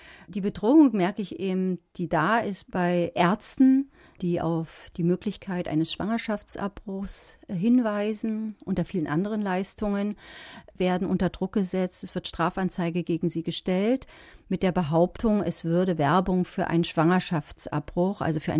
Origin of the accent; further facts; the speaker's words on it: Berlin, Germany; Und das ist uns als Berliner aktive Feministinnen natürlich schon eine ziemliche Herausforderung.